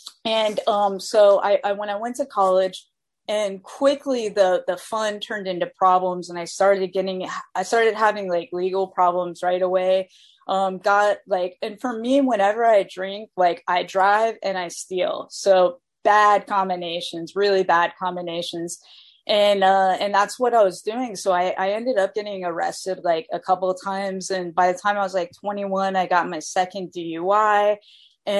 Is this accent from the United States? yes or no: yes; Florida, United States; like growing up in Florida, like the underground music, like and rave scene, like that was the really big thing.